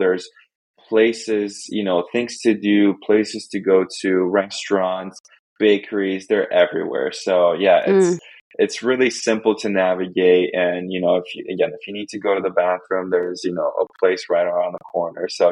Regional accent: Estonia; first language Russian; English is a second language; I'm from Estonia, but my native language is Russian.

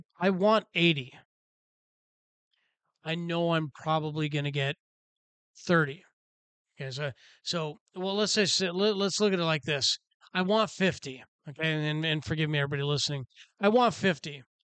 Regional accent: Tacoma, Washington, United States; You know, I grew up in Tacoma compared to Bellevue, right?

